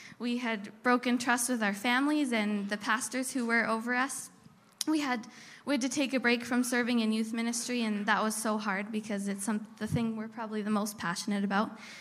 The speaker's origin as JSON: {"language": "English", "region": "British Columbia", "country": "Canada", "tie": "born or raised there", "said": "I grew up in the Okanagan, as some of you know. I'm the oldest of four kids."}